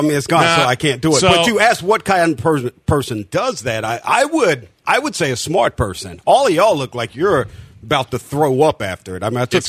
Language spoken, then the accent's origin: English; Florence, South Carolina, United States; And Zion lived in my hometown of Florence, South Carolina.